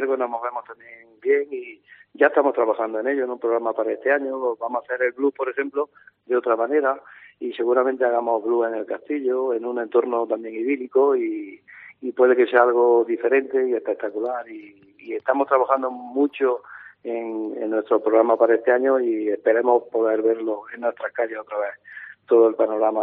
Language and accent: Spanish; Andalusia, Spain; somos muy andaluces y muy orgullosos de serlo